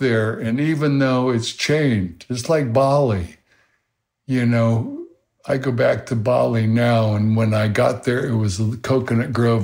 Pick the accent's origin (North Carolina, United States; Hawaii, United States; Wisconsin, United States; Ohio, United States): Hawaii, United States; born or raised there